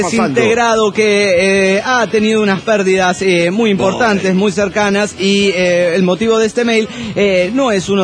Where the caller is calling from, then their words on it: Morelia, Michoacán, Mexico; de Morelia, Michoacán, México.